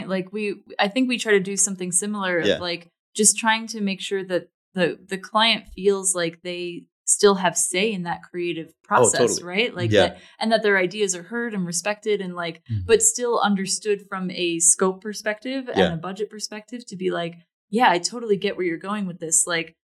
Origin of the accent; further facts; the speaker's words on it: Massachusetts, United States; We're from Massachusetts.